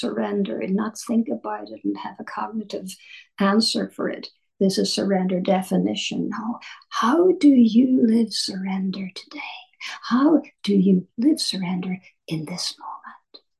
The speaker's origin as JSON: {"language": "English", "country": "Ireland", "said": "I'm just an Irish her. Granny. We learn all this as children from our grannies. So there you are. I'm an Irish granny."}